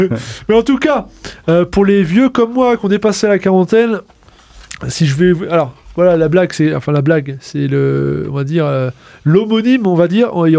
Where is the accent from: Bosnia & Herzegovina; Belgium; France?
France; Cholet, Pays de la Loire; born there; Moi aussi je suis né à Cholet